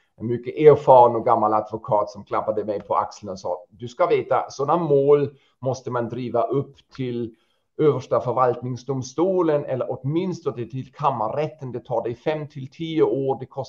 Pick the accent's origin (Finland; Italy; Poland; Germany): Germany; Hesse; så valde jag faktiskt att flytta till mitt hemland och startade om min verksamhet som jag redan sa i Kassel.